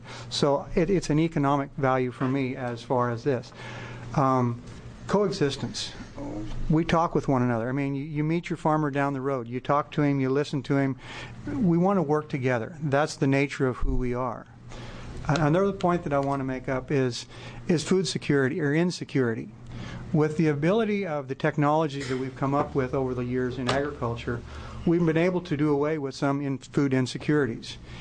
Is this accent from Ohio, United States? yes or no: no; Oregon, United States; I'm born and raised in Malheur County.